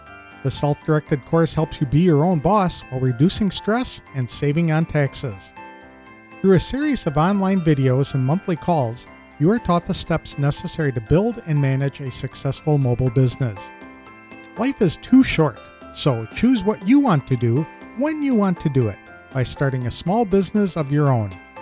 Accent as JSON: {"language": "English", "region": "Wisconsin", "country": "United States", "tie": "born or raised there", "said": "I'm a native of Wisconsin."}